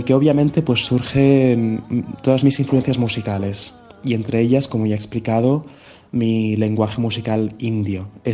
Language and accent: Spanish; Barcelona, Catalonia, Spain; yo soy catalán, nacido en Barcelona, pero mis padres son de India, por lo que mi forma de hacer música tiene bastante lenguaje musical de la música india, pero no dejo de ser de aquí.